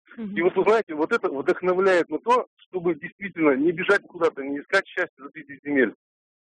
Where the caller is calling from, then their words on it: Perm, Perm Krai, Russia; я звоню из Перми.